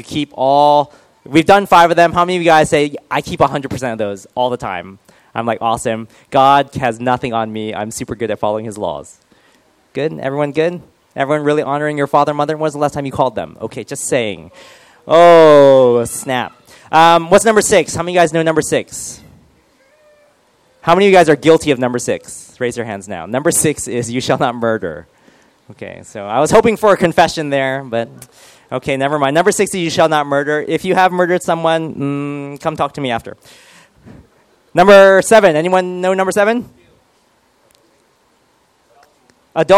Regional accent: United Kingdom; accent: British; Isaac is not impressed with my British accent, I can see.

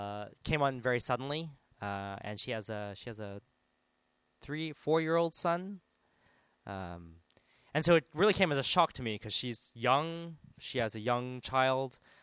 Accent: San Marino, California, United States; Oh, you know, San Marino was the city I grew up in Los Angeles. In Los Angeles, there's a small San Marino.

